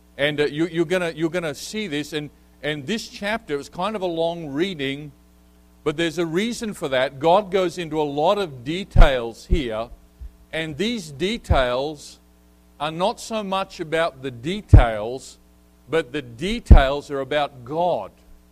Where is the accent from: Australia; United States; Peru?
Australia; I'm an Australian. I love Australia. I'm a passionate Australian.